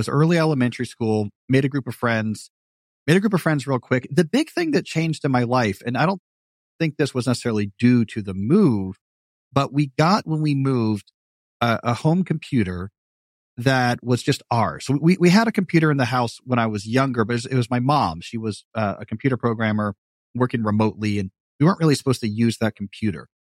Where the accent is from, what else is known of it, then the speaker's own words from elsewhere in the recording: Texas, United States; So I grew up in Texas, but never had a Texas accent.